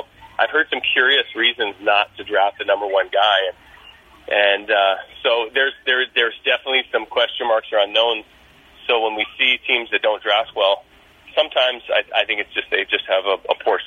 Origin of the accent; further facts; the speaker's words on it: Canada; we are Canadian, so it's you start a little younger.